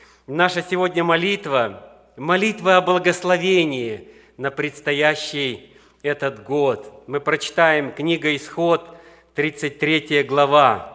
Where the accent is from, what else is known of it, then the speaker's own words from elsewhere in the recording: Russia; здесь мы из России, кто бы он ни был, какой национальности